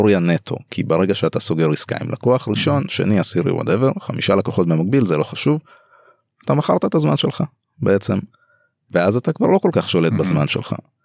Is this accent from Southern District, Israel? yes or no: yes; Ashdod, Southern District, Israel; אני אשדודי אגב, אז קומיות לעבודה בימים סבירים ברכבת שעה ומשהו